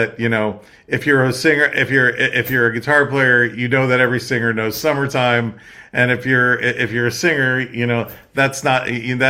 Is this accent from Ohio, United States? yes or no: yes; Ohio, United States; and I'm from Ohio, so that's where I go.